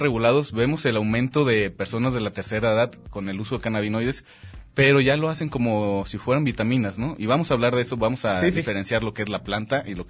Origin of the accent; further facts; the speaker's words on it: Guadalajara, Jalisco, Mexico; also born or lived in Chocotitlán, Michoacán; Yo soy originario de Michoacán, de Chocotitlán, Michoacán. Y pues resido en Guadalajara toda mi vida